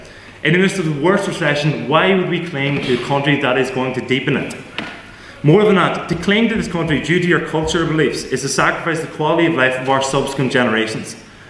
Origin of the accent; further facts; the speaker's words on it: Ireland; I grew up in made me any less Irish than anyone else. I don't stand insecure about my nationality as an Irish person.